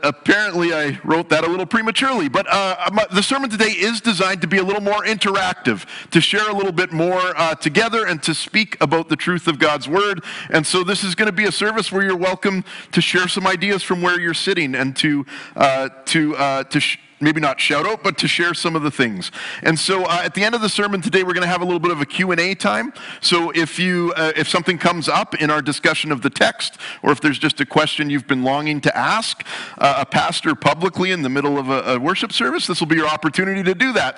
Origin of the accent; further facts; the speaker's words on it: Canada; What is the thing that as a Canadian you look at and go, I am so proud of our nation